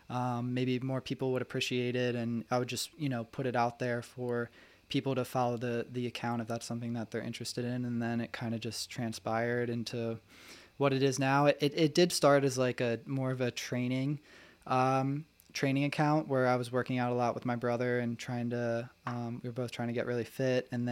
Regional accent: Ocean City, New Jersey, United States; Yeah, so I grew up in Ocean City, New Jersey. Grew up, you know, very normal household.

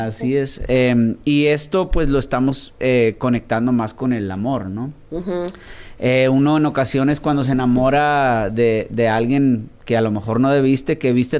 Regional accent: Mission, Texas, United States; also born or lived in Washington; Yo nací en el estado de Washington, pero toda mi vida me crié ahí en el Valle de Texas, ¿no? Ah, en Mission, McAllen, uh-huh. Por esa okay. zona.

